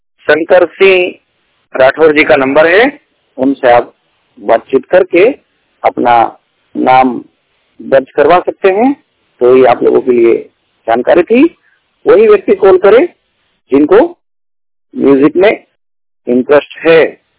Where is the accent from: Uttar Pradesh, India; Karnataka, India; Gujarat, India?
Gujarat, India; मैं गुजरात से बिलोंग करता हूं